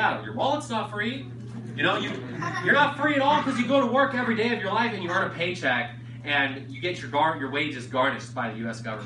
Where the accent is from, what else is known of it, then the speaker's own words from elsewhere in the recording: California, United States; born there; I had a friend that I grew up with when I was born in California